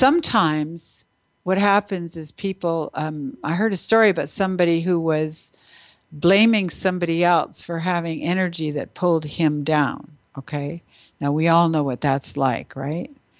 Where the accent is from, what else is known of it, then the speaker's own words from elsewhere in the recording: Canada; being a Canadian